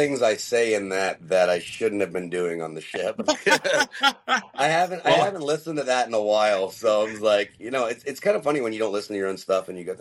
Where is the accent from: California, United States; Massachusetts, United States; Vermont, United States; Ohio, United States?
Ohio, United States; Cincinnati; We're both from Cincinnati. This could be cool.